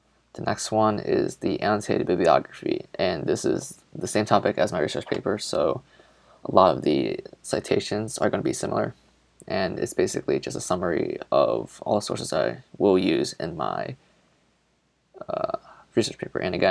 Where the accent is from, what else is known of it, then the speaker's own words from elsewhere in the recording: Naperville, Illinois, United States; I come from Naperville. Went to high school, Naperville Central High School.